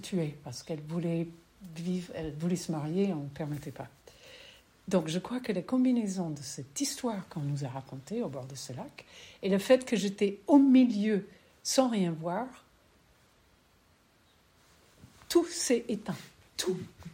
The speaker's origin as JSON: {"language": "French", "town": "Minneapolis", "region": "Minnesota", "country": "United States", "tie": "born or raised there", "said": "Je viens du pays de Minneapolis, justement, pour ceux qui sont au courant de ICE et tout ça. C'est ma ville natale."}